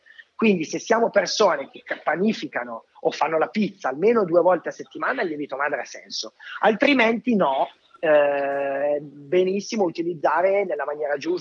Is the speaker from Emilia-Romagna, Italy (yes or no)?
no; Cossano Belbo, Piedmont, Italy; una fotografa mia cara amica del mio stesso paese, di Cossano Belvo, in provincia di Cuneo.